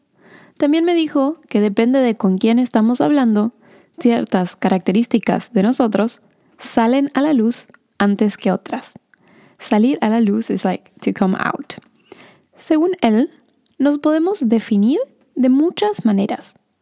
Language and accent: Spanish; Argentina; also born or lived in Norway / Sweden / United States / Denmark; Soy argentina, ya que siento que el país en el que nacimos suele decir mucho de nosotros. Pero también puedo decir, o podría decir, Noruega, Suecia, Estados Unidos y Dinamarca, porque son países donde viví.